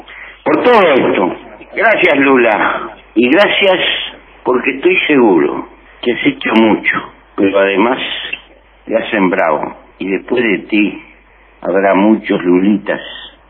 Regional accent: Uruguay; Como uruguayo, te doy un abrazo, y en ti, a todo tu pueblo

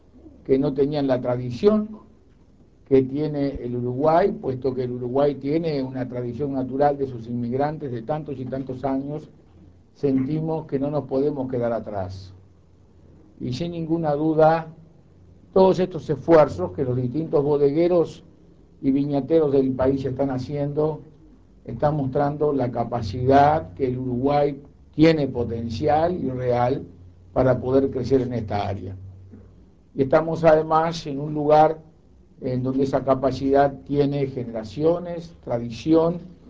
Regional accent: Catalonia, Spain; como buenos catalanes, no él, sino yo, decimos

